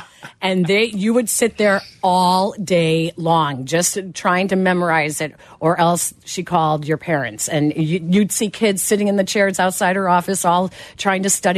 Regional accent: Chicago, Illinois, United States; So growing up on the Northwest Side, I did not realize that the Southside Irish Parade was the first parade to ever happen here.

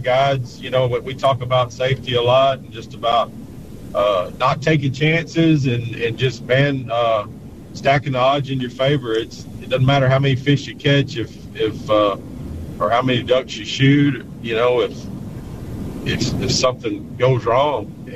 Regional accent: Texas, United States; if you want to see alligators, you go to where we grew up in Chambers County

